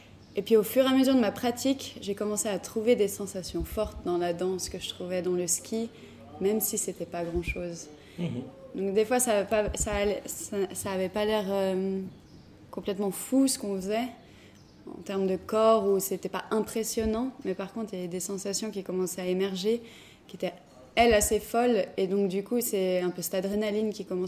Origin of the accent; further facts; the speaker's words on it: France; now in Geneva, Switzerland; je suis danseuse et chorégraphe basée à Genève. Je suis française à la base.